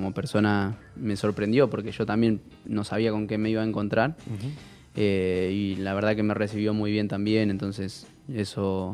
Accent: Argentina; moved away; vivimos en un país, bueno, yo hace varios años que no vivo, pero me siento muy argentino.

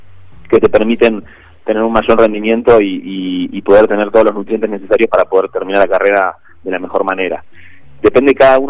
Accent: Bahía Blanca, Buenos Aires Province, Argentina; moved away as an adult; now in Buenos Aires, Argentina; yo soy de Bahía Blanca. Nuestra empresa familiar está basada en Bahía Blanca.

